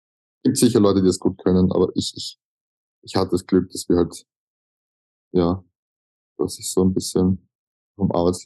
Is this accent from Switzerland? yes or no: no; Austria; Das kann man bei uns in Österreich studieren.